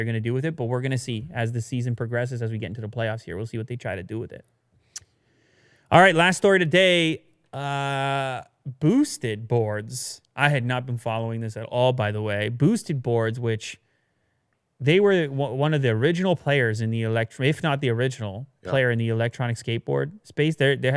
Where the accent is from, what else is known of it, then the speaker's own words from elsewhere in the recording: Canada; Well, I'm from Canada, so.